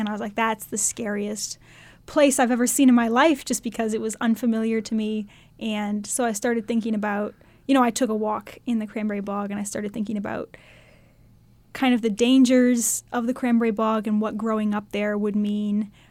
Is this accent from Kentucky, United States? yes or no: no; Massachusetts, United States; I'm from northern Massachusetts, very northern Massachusetts, right on the border of New Hampshire. And it's a suburban place, and everyone there has been my entire life so supportive of me